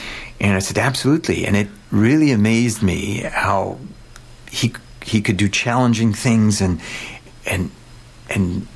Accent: Montreal, Quebec, Canada; I come from Montreal, and both my wife and I are perinatologists.

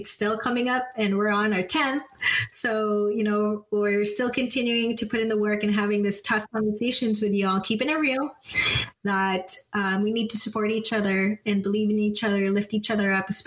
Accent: Philippines; So we really get into talking about expression, art expression, as a Filipino. And I'm sure many of you other creatives out there, you know, sometimes maybe wonder, like, how come my art is not considered to be Filipino enough, right?

